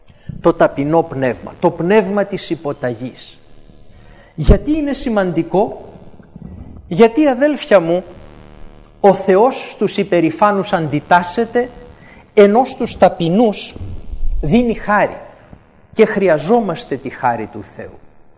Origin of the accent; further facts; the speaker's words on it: Greece; έχουμε ως Έλληνες στην κρίνια